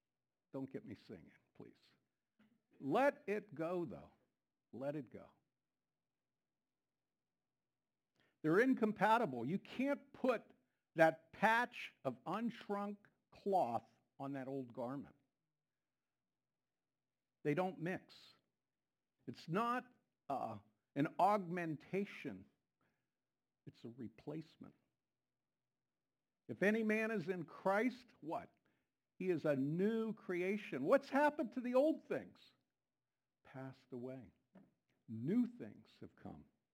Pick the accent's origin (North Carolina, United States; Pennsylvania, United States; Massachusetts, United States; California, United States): Pennsylvania, United States; accent: Pennsylvanian; Did I say that right? I still have my Pennsylvanian accent.